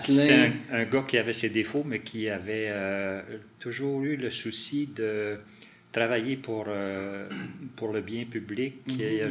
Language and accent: French; Laval, Quebec, Canada; also born or lived in Ville-Saint-Laurent; je suis né à Ville-Saint-Laurent, mais l'enfance s'est passée à Laval.